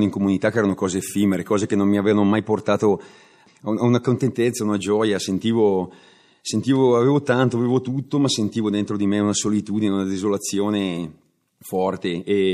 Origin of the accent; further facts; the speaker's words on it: Bergamo, Lombardy, Italy; Ho 52 anni, vengo da Bergamo e sono in comunità Cenacolo da quasi 7 anni.